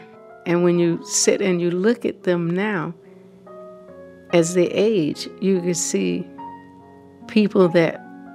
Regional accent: the South, United States; You know, growing up in the South

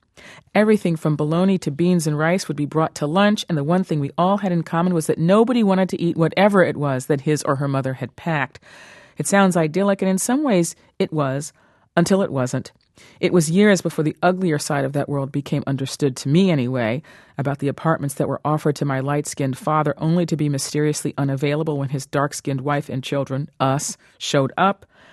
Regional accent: New York, United States; That world seems so different than the polyglot world in which I was raised in New York.

